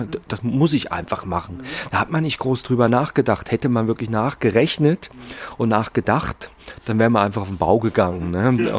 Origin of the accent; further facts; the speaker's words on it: Zurich, Switzerland; Also bei uns, ich komme ja aus Zürich